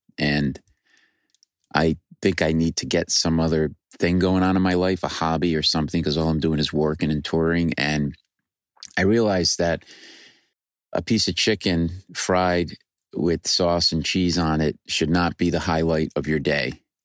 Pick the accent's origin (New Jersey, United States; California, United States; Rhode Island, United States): Rhode Island, United States; Rhode Island, my hometown.